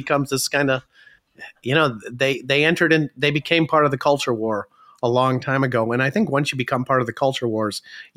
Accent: Atlanta, Georgia, United States; We come from the Atlanta region where it has been sort of unique in terms of the Atlanta United bringing in, you know, 50,000 plus audiences on a regular basis

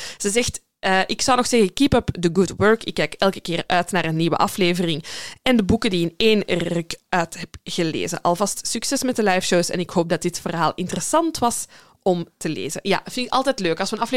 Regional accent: Geraardsbergen, East Flanders, Belgium; want ik heb een heel groot deel van mijn jeugd in Gerardsbergen, midden in het centrum en in de buurt van dat veranderde café toen al doorgebracht.

